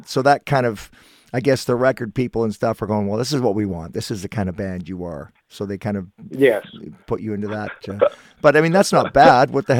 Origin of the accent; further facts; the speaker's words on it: Guelph, Ontario, Canada; I was born in Guelph, so I'm right from that area originally.